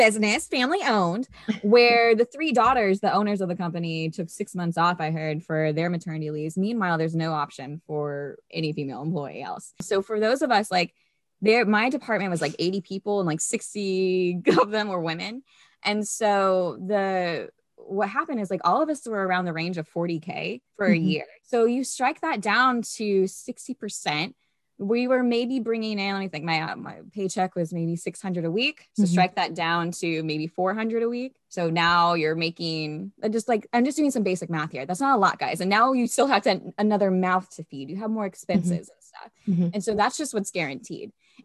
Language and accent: English; United States; You should be embarrassed as an American that we have less than Japan and China